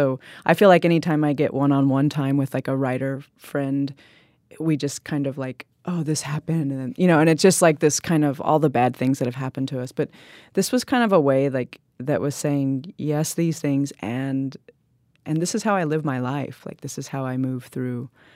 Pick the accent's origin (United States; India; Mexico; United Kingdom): India; I'm an Indian, so people always are like, "Yeah, tell me about your homeland,"